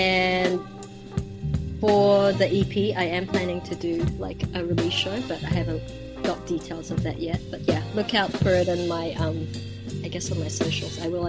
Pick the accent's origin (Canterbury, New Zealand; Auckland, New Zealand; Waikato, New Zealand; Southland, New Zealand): Auckland, New Zealand; So I guess, you know, being Filipino maybe has an influence on that, or like, yeah, and yeah, growing up in Auckland maybe.